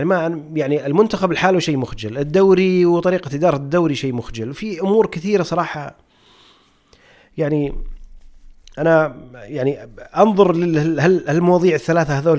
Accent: Saudi Arabia; خلها بالنسبه لنا احنا كسعوديين متاقلمين مع الموضوع وتعودنا

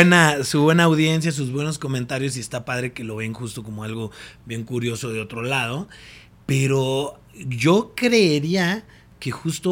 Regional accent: Irapuato, Guanajuato, Mexico; yo soy de Irapuato, soy allá a la vuelta, no soy michoacano

